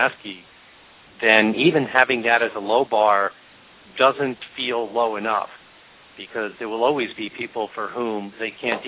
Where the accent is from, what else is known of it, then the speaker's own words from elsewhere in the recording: United States; Yet I'm an American.